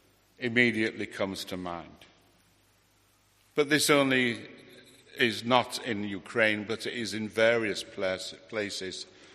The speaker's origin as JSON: {"language": "English", "town": "Hull", "region": "Yorkshire and the Humber", "country": "United Kingdom", "tie": "born there", "said": "Although I was born in Hull, I always refer to Hull as Ireland. So it was really my mother's home."}